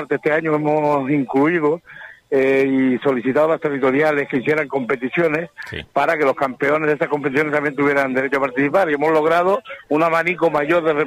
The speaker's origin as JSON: {"language": "Spanish", "region": "Canary Islands", "country": "Spain", "said": "Pues mira, yo vengo de Canarias, así que fíjate, está el clima estupendo."}